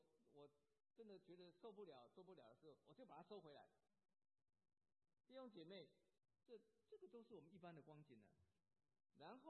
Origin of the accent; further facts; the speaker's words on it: China; 我们中国人那个时代是靠近二次大战这个结束没多久，中国人跟日本人是很不相容的